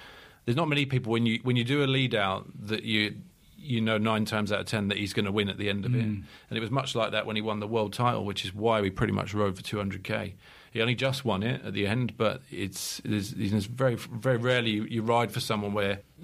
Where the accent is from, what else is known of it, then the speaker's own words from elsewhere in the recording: United Kingdom; As a British rider, it was only him and Chris Boardman.